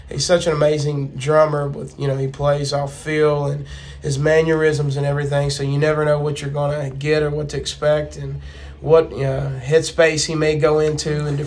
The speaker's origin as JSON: {"language": "English", "region": "Kentucky", "country": "United States", "said": "So it's interesting because I'm a Kentucky guy. I'm from Kentucky."}